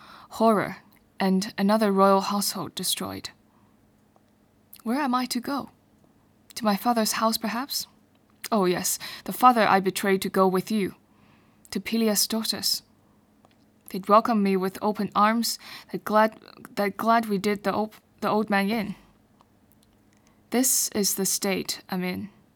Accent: Beijing, China; I'm from China. I'm from capital of China, Beijing.

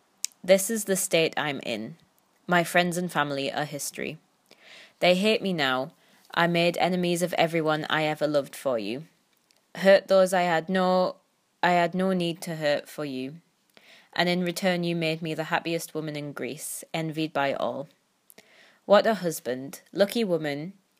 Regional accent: Durham, North East England, United Kingdom; I am from Durham. My dad has quite a strong kind of Geordie accent. My mum doesn't have such a strong one.

